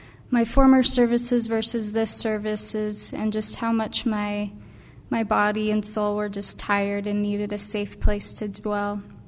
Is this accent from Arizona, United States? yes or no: yes; Arizona, United States; I'm originally from Arizona, and I grew up Mormon, and my ancestors became Mormon in the 1800s when the Mormon Church was first founded.